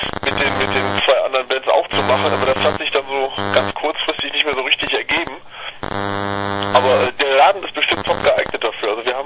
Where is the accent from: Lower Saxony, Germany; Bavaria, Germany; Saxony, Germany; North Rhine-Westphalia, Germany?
North Rhine-Westphalia, Germany; Leverkusen; Wir sind großräumig Leverkusen, kann man sagen. Wir verteilen uns auf Köln, Düsseldorf, Leverkusen, den Bereich. Deswegen haben wir keine so richtige Heimstadt